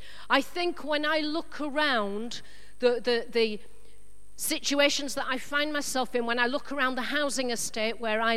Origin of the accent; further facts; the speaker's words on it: Leeds, Yorkshire and the Humber, United Kingdom; accent: posh; now in Brentwood, United Kingdom; As you can hear, I'm not originally from Essex. I'm from Leeds, in case you're spending the rest of the evening working out the accent. So I'm from Leeds with a posh accent.